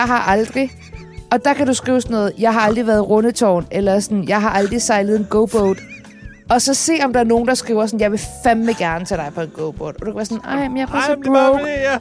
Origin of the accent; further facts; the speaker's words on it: Copenhagen, Capital Region of Denmark, Denmark; Og jeg er født